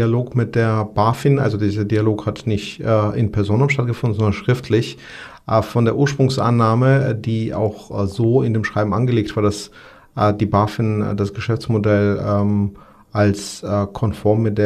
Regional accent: Georgia; moved away; ich komme aus Georgien, dort habe ich tatsächlich auch den Bürgerkrieg erlebt und auch soziale Unsicherheit, auch bei uns in der Familie.

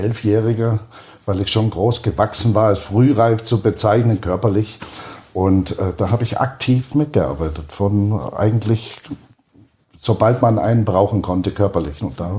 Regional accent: Schwangau, Bavaria, Germany; also born or lived in Rheinfelden; Wir haben eine tolle Jugend gehabt in Schwangau. In Rheinfelden an der Schweizer Grenze bin ich geboren, mit Großeltern aufgewachsen. Und dann, als die Schule losging, ging es nach Schwangau.

